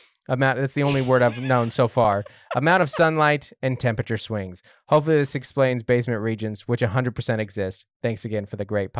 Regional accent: Texas, United States; The wonderful thing about being a Texan is that we have pride in our country/state, and we love it more than anyone else could.

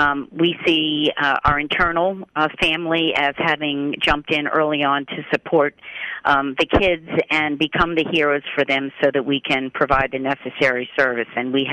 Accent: Maryland, United States; moved away; I'm actually born and bred in Maryland, but have been up here for many, many years.

